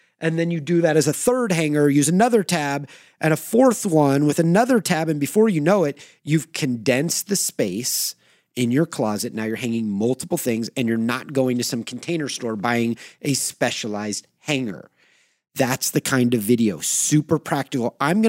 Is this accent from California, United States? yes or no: yes; California, United States; But I grew up in California and I understand that.